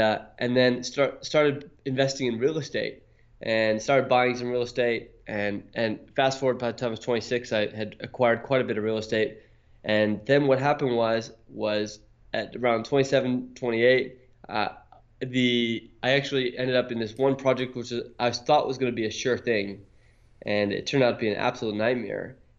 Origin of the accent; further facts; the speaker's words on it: Honolulu, Hawaii, United States; my background is I grew up in Honolulu, Hawaii, and my father was an entrepreneur